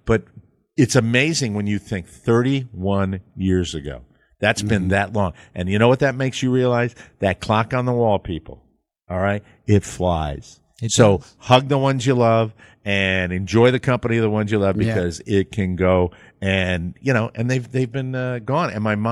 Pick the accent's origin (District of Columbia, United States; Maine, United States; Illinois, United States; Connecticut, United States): Connecticut, United States; Glastonbury; So he lived in my hometown, Glastonbury, Connecticut, 40 years. This is middle America, ladies and gentlemen. Same little small town for 40 years.